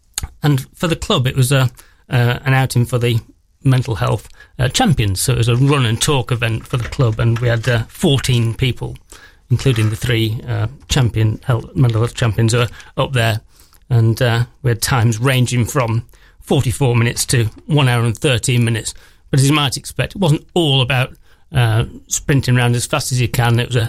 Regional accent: Doncaster, Yorkshire and the Humber, United Kingdom; We had seven of us up there taking part in the 10K race in Doncaster, my hometown, as I might point out. Newark's the closest town to my heart these days, but it's my hometown

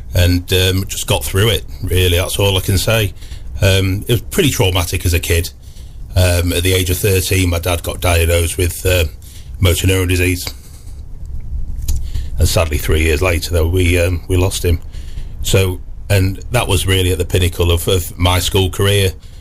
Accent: Newark, East Midlands, United Kingdom; moved away; And then we lived in Newark. And then for family reasons, we moved away. We moved over to the northwest to be near with my grandfather. And that's where I grew up.

